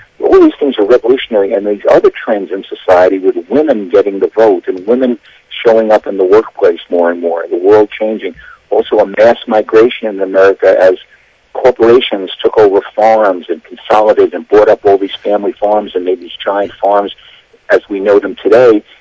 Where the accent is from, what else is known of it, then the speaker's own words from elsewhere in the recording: New York City, New York, United States; I grew up in New York City. I grew up a couple of blocks from Yankee Stadium, but I was never a Yankee fan.